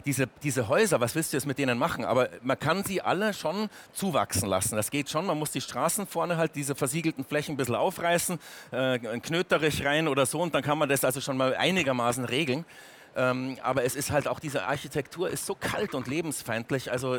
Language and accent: German; Hildburghausen, Thuringia, Germany; In Hildburghausen, meine Heimatstadt in Südthüringen, in der Buchhandlung lese ich natürlich auch und so.